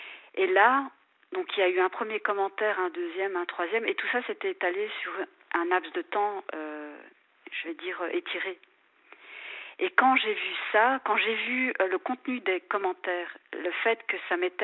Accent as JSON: {"language": "French", "country": "Belgium", "said": "du fait que je venais de Belgique, on n'a pas trop donné"}